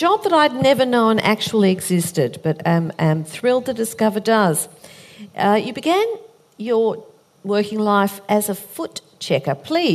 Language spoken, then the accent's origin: English; Australia; as an Australian, and we follow English spelling here